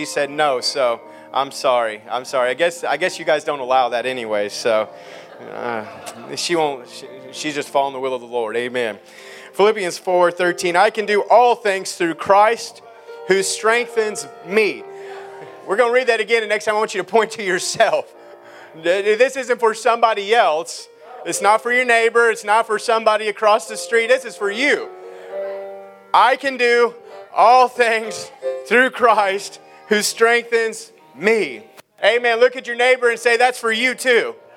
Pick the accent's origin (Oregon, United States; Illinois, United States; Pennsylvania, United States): Oregon, United States; Beaverton; moved away; also born or lived in Tennessee; then I was born and raised in Beaverton, Aloha, under Pastor B.A. King. And my dad moved us to Tennessee because he thought Portland was too crazy back in 99.